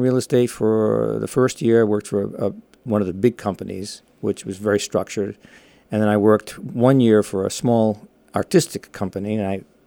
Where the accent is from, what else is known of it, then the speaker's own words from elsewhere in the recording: Providence, Rhode Island, United States; I grew up in Smith Hill, believe it or not.